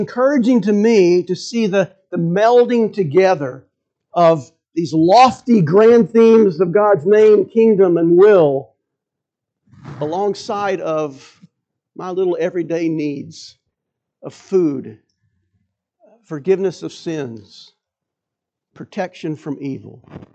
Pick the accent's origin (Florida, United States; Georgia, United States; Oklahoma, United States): Georgia, United States; Atlanta; When I was growing up in Atlanta, when we would go to downtown Atlanta